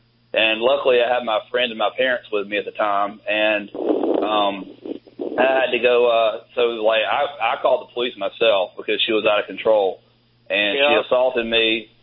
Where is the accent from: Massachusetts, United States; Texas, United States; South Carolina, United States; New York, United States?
South Carolina, United States; I'm from South Carolina.